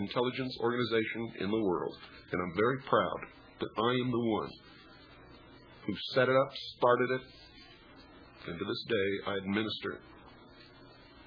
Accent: United States; I am an American. I believe in capitalism.

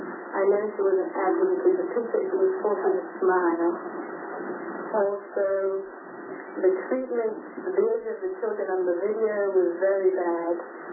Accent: England, United Kingdom; now in Waco, United States

